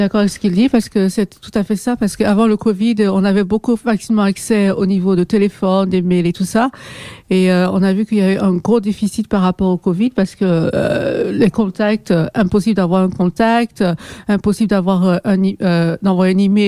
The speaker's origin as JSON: {"language": "French", "town": "Molenbeek", "region": "Brussels-Capital Region", "country": "Belgium", "said": "moi, je suis de Molenbeek ou Kerbeek."}